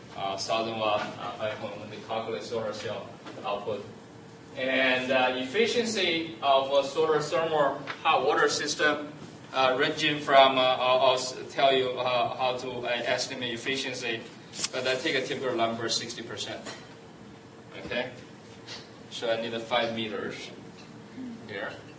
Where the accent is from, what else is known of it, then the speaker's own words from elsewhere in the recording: China; English is a second language; moved away; when I was a kid, I grew up in China and didn't have a chance to take a hot shower. And now when I go back to my parents, they still live in China